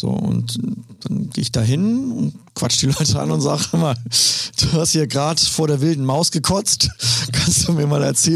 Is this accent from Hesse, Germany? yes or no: no; Cologne, North Rhine-Westphalia, Germany; Also ich komme ja gebürtig aus Köln, deswegen kann ich ja fast jedes Platt auf dieser Welt.